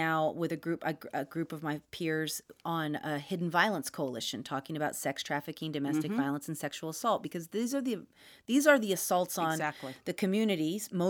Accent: St. Helena, California, United States; I grew up in the Napa Valley in Santa Elena on a small farm. My dad was a hydroponic gardener.

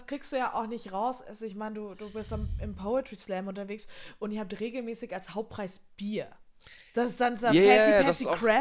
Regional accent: Bavaria, Germany; Also ich meine, ich komme aus der Oberpfalz, okay?

